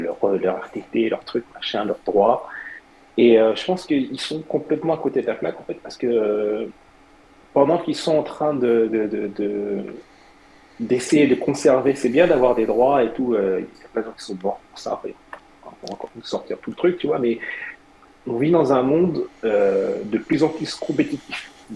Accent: France; moved away; Je pense que on est la France. Alors, je vais pas dire on parce que j'habite plus en France et je paye pas d'impôts en France.

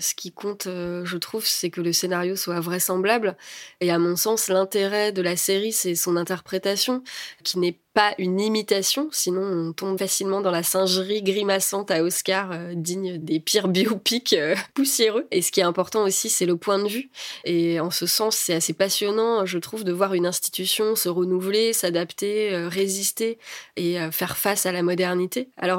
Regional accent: France; en tant que Français et Française, on regarde toujours la monarchie anglaise un peu de loin

